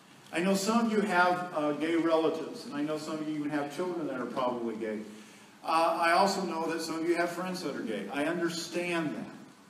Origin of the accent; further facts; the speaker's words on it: Findlay, Ohio, United States; Also growing up in Findlay, there's a large gay community in Findlay, Ohio, to the point that I learned how to recognize it.